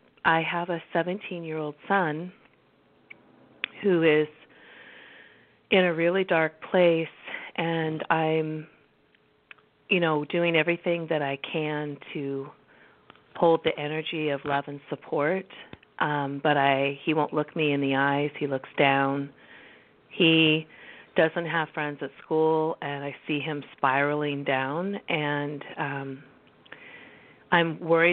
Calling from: California, United States; I'm calling from California this morning.

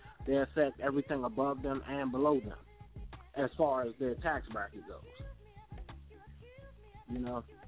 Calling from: Washington, District of Columbia, United States; I'm calling from Washington, D.C.

